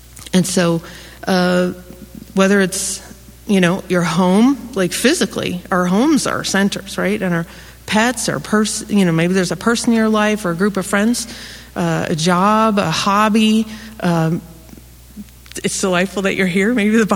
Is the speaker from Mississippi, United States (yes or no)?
no; Illinois, United States; also born or lived in St. Louis; My parents, I grew up in Central Illinois, and I grew up on a farm.